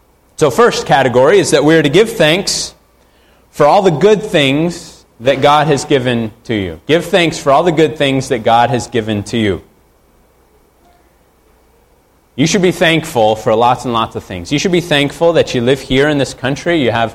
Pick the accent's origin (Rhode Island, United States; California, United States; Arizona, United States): Arizona, United States; I grew up in Arizona. Everything is brown out there.